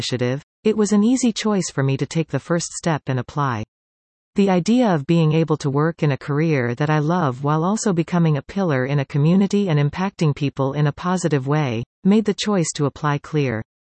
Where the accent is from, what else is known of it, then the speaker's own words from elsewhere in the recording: Couchiching First Nation, Ontario, Canada; being familiar with community members in the Treaty 3 area as I grew up in Couchiching First Nation.